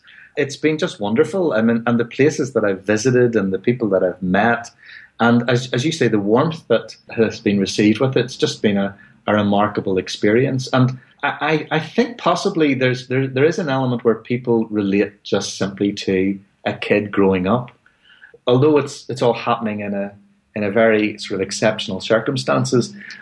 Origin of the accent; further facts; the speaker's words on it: Northern Ireland, United Kingdom; there's this growing part of the population who would identify themselves as Northern Irish, meaning that we are distinctively different from other parts of the UK, but we're also distinctly different from the south of Ireland.